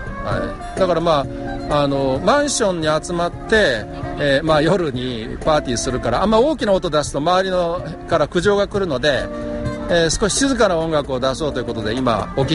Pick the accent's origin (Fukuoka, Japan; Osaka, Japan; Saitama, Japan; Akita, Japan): Osaka, Japan; 大阪出身で大阪に長くいましたけど、